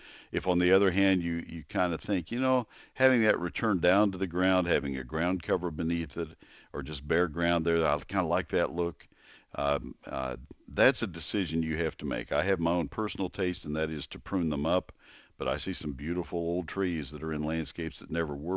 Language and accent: English; College Station, Texas, United States; Growing up in College Station, Texas, and listening to … never dreaming I'd be working here.